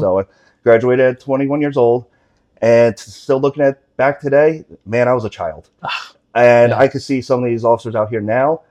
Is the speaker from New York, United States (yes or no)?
yes; Chatham, New York, United States; Well, I grew up in Chatham, New York.